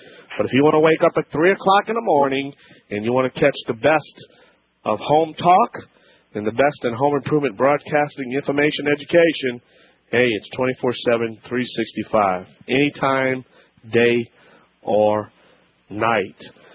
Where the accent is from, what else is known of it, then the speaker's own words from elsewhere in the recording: Louisiana, United States; I'm the Cajun man from the Bayou Land. You know, down in Louisiana